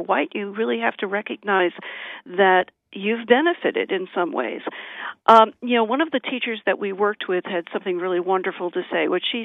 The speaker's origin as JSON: {"language": "English", "region": "New York", "country": "United States", "said": "I'm a New Yorker"}